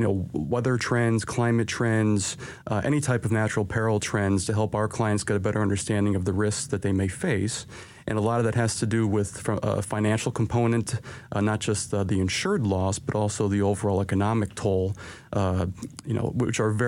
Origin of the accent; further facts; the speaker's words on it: Midwest, United States; now in Chicago, United States; I'm originally from the Midwest, and I had always looked to get back towards to Chicago